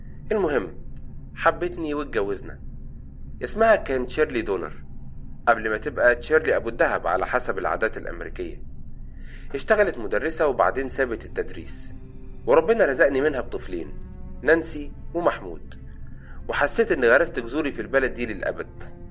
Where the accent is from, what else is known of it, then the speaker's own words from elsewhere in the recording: Monufia Governorate, Egypt; also born or lived in United States; عندي 50 سنة، قضيت وقت طويل من حياتي في امريكا ولسه راجع من قريب. انا اصلا من المنوفية